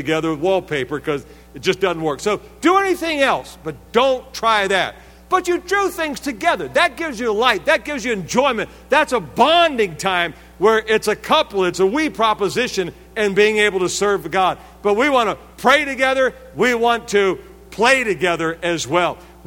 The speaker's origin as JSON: {"language": "English", "town": "Washington", "region": "District of Columbia", "country": "United States", "tie": "born or raised there", "lives_now": "Lakeland, United States", "said": "Now, I am from the Washington, D.C. area. Lived there most all my life. My wife and I now live in Lakeland, Florida"}